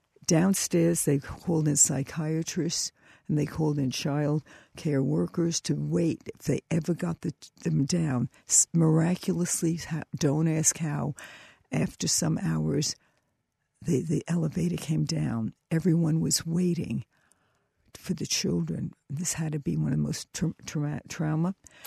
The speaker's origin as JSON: {"language": "English", "town": "Bronx", "region": "New York", "country": "United States", "tie": "born or raised there", "said": "I grew up in the Bronx and in a Catholic neighborhood"}